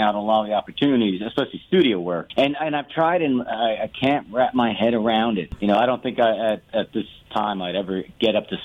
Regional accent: White Plains, New York, United States; also born or lived in Connecticut; I'm from Westchester County, born in White Plains, and lived about 20 years of my life in Connecticut, and then moved back to Westchester. Now I'm downtown Peekskill, right in the heart of all the bars.

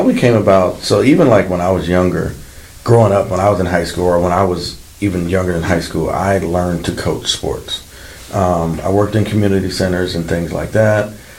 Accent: Richmond, California, United States; now in Sacramento, United States; I grew up in Richmond down the road. Been here in Sacramento since 02.

